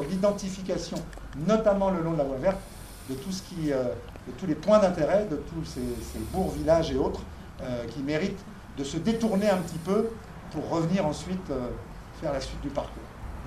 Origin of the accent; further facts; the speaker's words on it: Grand Est, France; Moi, je viens de la Marne